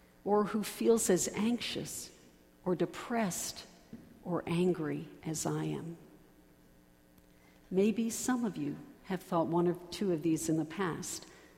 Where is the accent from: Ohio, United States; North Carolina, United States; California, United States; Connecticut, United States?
Connecticut, United States; Greenwich; I have to say, growing up in Greenwich and being back in this county now in ministry for the last 11 years